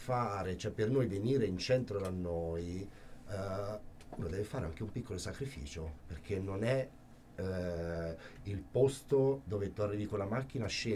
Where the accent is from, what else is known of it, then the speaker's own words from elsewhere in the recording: Montepulciano, Tuscany, Italy; all'inizio nella mia terra, Montepulciano, in Toscana